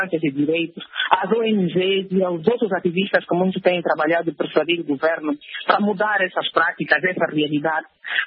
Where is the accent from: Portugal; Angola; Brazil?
Angola; Nós somos angolanos em qualquer parte do mundo onde formos acolhidos